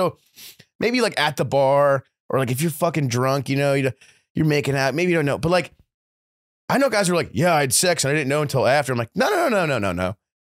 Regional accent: Midwest, United States; buddy, I'm from the Midwest.

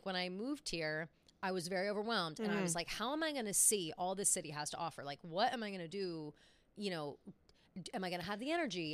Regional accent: New Jersey, United States; I also grew up in New Jersey, like I said, bumfuck middle of nowhere. Growing up in New Jersey was like it was boring.

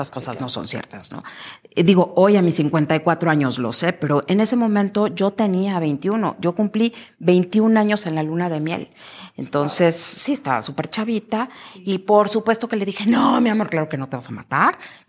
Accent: Mexico City, Mexico; also born or lived in Tijuana; Soy de la Ciudad de México, me voy a vivir a Tijuana, Baja California

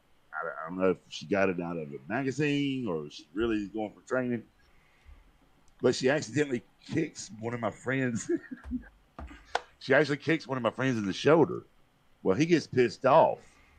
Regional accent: the South, United States; I ordered some grits because I'm a Southerner, and that's what we do.

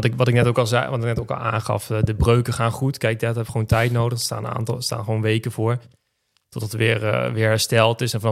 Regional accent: Netherlands

